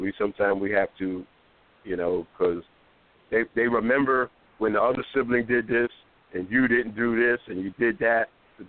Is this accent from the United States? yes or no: yes; New York, United States; see, I'm old school. I was raised in New York.